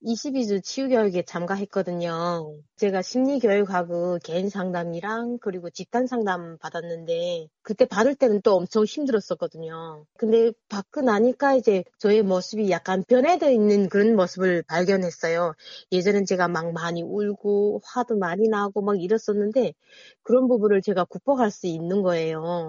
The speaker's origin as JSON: {"language": "Korean", "country": "North Korea", "said": "저도 북한 사람이잖아요."}